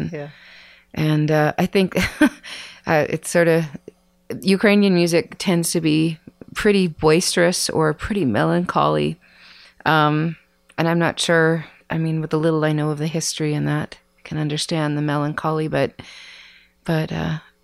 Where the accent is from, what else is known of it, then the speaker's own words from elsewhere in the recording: Saskatoon, Saskatchewan, Canada; moved away as an adult; Well, originally, I am from Saskatoon, Saskatchewan, and left there when I was 21.